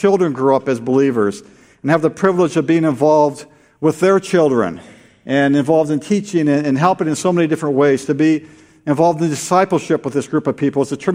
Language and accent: English; Brazil; I was actually born in Brazil. I grew up in Brazil. My mom is from Triple Falls. My dad is from England. They met in Pennsylvania. And I was born in Brazil.